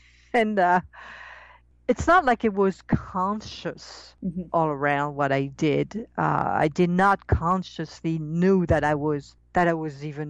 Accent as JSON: {"language": "English", "country": "France", "tie": "born or raised there", "said": "How was it growing up in France, not knowing? Well, it was feeling strange and not knowing why at all."}